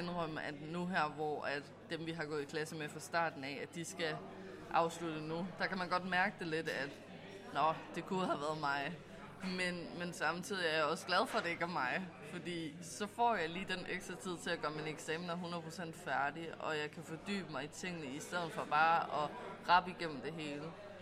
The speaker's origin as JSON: {"language": "Danish", "region": "Zealand", "country": "Denmark", "said": "jeg kommer fra Sjælland, så det er ikke lige nemt at komme hjem hver dag"}